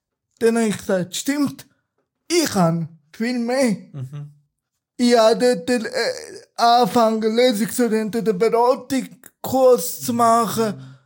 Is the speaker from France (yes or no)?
no; Turkey; ursprünglich bin ich ein Kurde aus der Türkei.